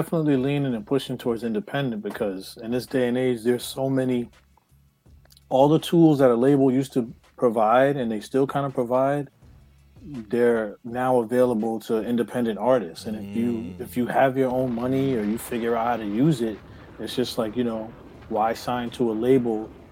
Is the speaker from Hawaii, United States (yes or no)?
no; Harlem, New York, United States; also born or lived in Central Florida / Pennsylvania; I'm originally from Harlem. I lived there for like 12 years, then I moved down south. I lived in Central Florida for a little bit, Kissimmee, Orlando area.